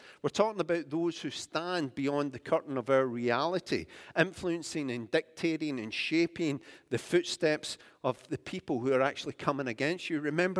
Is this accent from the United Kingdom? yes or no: yes; United Kingdom; it's something to do with the congeniality and inability of being British, where we don't like to confront.